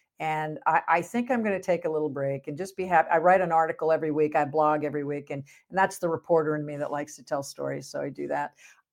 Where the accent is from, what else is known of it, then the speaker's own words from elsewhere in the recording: New Jersey, United States; also born or lived in Grand Rapids, Michigan; But I didn't live there. I moved when I was two. I'm really a Jersey girl. Sorry, I grew up in New Jersey.